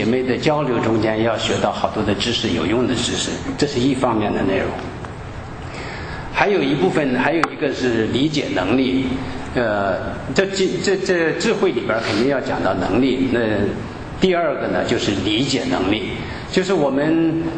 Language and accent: Chinese; China; 但是我们中国人呢喜欢把这个 because 放在前边。